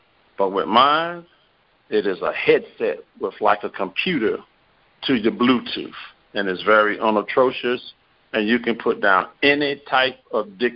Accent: Mount Olive, North Carolina, United States; I'm from Mount Olive, North Carolina. It's a small place where it's the pickle factory of the world. And I went to Southern Wayne High School and later went to Fayetteville State University

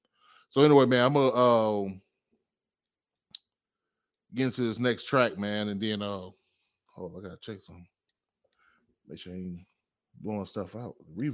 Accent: the South, United States; No, like, not even just you, because I'm from the South.

